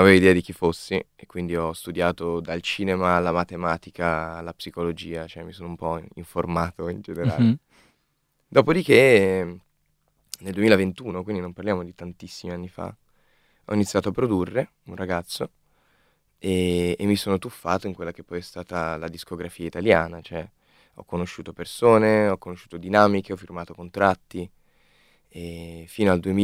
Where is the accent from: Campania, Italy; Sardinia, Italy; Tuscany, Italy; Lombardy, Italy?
Lombardy, Italy; Milan; milanese doc, con fortunatamente delle origini campane.